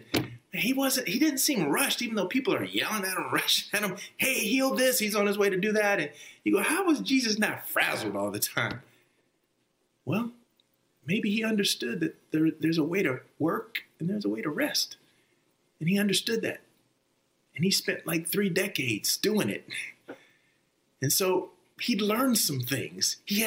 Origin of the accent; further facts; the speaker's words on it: Texas, United States; I grew up in Texas, and for many years, I'm a Texan, you know, so proud.